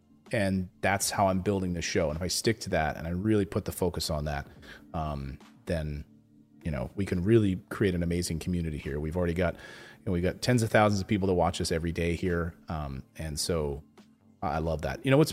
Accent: Philadelphia, Pennsylvania, United States; What you have to understand is I'm a liberal from Philadelphia. That's what I am.

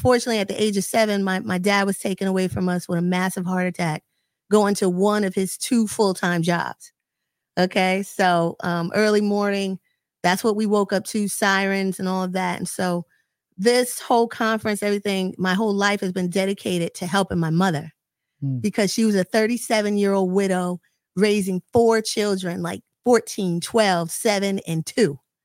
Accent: New Haven, Connecticut, United States; now in Hamden, United States; So I grew up on Mechanic Street in New Haven.

